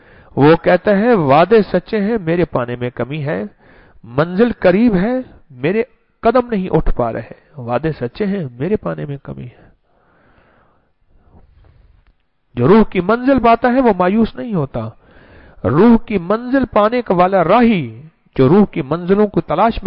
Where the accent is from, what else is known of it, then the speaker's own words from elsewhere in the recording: Lahore, Punjab, Pakistan; میں نے کہا جی میں پاکستان سے۔ کر کس جگہ سے؟ کہ لاہور سے۔